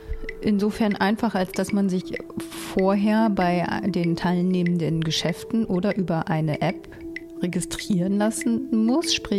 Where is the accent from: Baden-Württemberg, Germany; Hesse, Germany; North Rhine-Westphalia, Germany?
North Rhine-Westphalia, Germany; Ein Hidden Champion aus meiner Heimat.